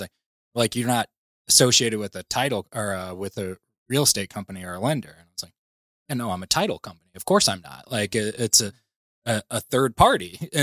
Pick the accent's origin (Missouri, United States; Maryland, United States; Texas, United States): Missouri, United States; St. Louis; also born or lived in Chicago, United States; So I'm from St. Louis, born and raised here, and you know, went to college to Mizzou.